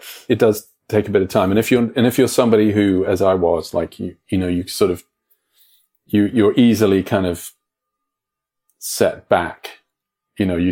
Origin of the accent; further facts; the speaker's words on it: London, United Kingdom; I didn't have a sheltered upbringing. I grew up in London, like big city and music everywhere.